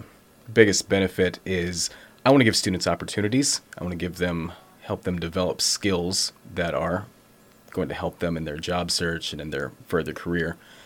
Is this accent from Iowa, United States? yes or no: no; Batesville, Arkansas, United States; I'm from Arkansas originally. I'm originally from Batesville.